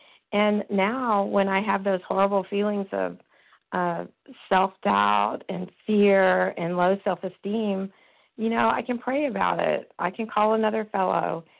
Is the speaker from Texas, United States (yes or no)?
yes; Texas, United States; I'm from Texas.